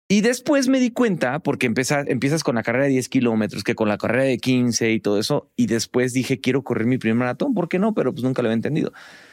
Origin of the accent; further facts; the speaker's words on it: Morelia, Michoacán, Mexico; Yo soy de Morelia, Michoacán.